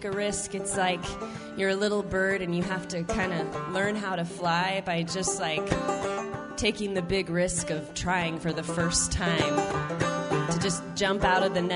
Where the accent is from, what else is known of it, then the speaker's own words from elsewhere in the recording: Salt Lake City, Utah, United States; I'm from Salt Lake City, Utah.